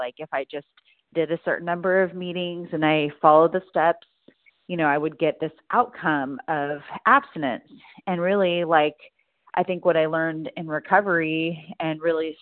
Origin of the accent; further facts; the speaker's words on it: Oregon, United States; I'm from Oregon.